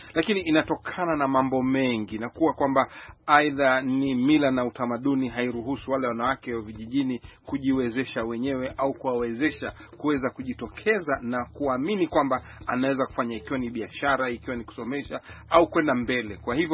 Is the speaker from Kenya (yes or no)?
yes; Kenya; Naam, bila shaka natoka Kenya.